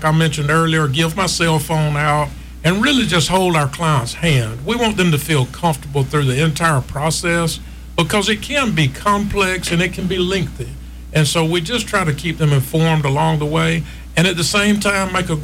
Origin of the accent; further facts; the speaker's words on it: Bullock County, United States; Yes, I'm originally from Bullock County, and so is my family for many generations.